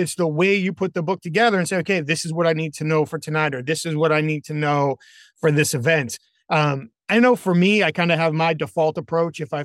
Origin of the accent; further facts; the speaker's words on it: New England, United States; I'm from New England. My wife is from Alabama.